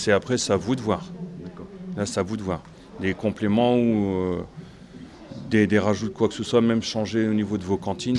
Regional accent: Hauts-de-France, France

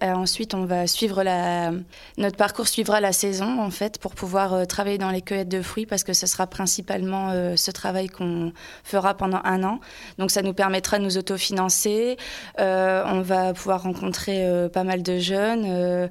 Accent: Arras, Hauts-de-France, France; Donc, moi, je suis née à Arras. J'ai toujours habité dans le coin. J'ai fait mes études sur l'île, en industrie graphique.

